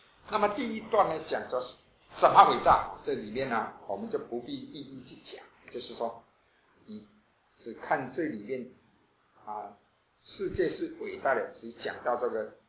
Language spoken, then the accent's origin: Chinese; Taiwan; accent: Taiwanese Mandarin; 我这个是台湾国语，不正确，音标不正确